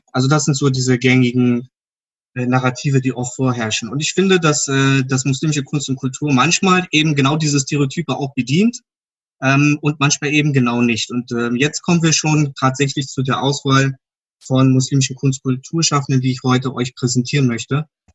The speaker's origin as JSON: {"language": "German", "region": "East Germany", "country": "Germany", "tie": "born there", "said": "die Ossis, zu denen ich ja auch gehöre, ich bin ja auch in der DDR geboren"}